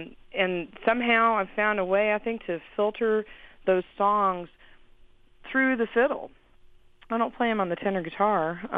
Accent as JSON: {"language": "English", "town": "Fayetteville", "region": "Arkansas", "country": "United States", "tie": "born or raised there", "said": "Well, I grew up in Fayetteville, Arkansas. So I feel like I resonate quite a bit with the music from the Ozarks."}